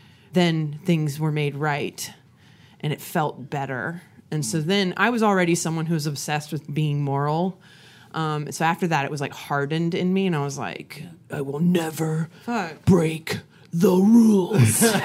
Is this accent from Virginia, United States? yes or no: yes; Midlothian, Virginia, United States; Midlothian, Virginia. It's a suburb of Richmond, Virginia.